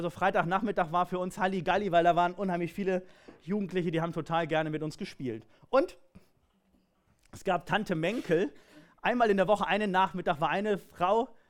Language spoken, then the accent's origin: German; Kirchen, Rhineland-Palatinate, Germany; born there; Und geboren wurde ich in Kirchen. Das steht in meinem Pass, der Ort. Das ist im Westerwald. Da wurde ich geboren.